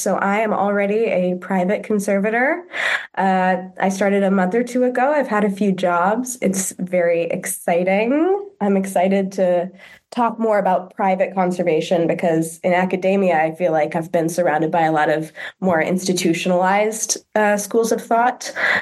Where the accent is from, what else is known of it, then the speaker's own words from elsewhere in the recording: Milwaukee, Wisconsin, United States; now in Netherlands; Worked at the museum in my hometown in Wisconsin, Milwaukee, Wisconsin.